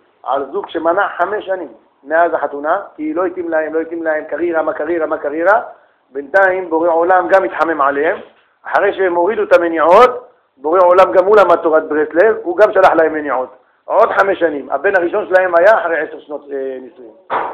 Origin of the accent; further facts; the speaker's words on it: Russia; now in Israel; היינו ברוסיה, גדלנו במקומות שהיה אסור ללכת למקווה.